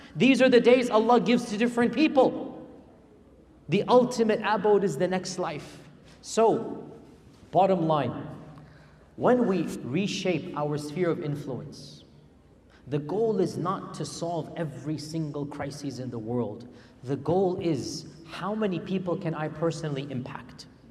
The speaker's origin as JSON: {"language": "English", "town": "Houston", "region": "Texas", "country": "United States", "tie": "born there", "said": "my parents came here and I was born in Houston, Texas, rather than being born in a refugee camp in Bangladesh or Kashmir."}